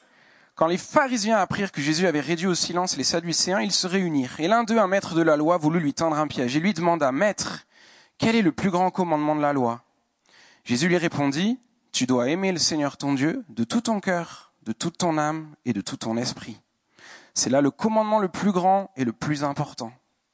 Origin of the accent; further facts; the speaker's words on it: Paris, Île-de-France, France; j'ai grandi donc à Paris